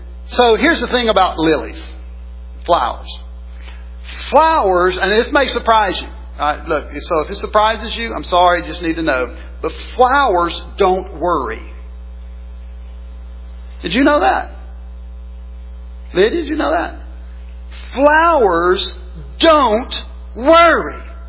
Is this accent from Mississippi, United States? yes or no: yes; Mississippi, United States; You know, growing up in South Mississippi, if you said something just dumb or stupid, you'd very likely get a sarcastic comment back.